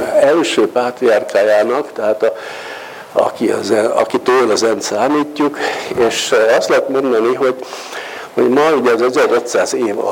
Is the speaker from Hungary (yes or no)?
yes; Hungary; mert hiszen ugye magyarok vagyunk